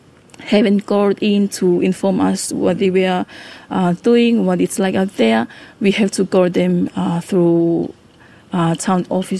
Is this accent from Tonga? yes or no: yes; Vava'u, Tonga; I'm from Vava'o originally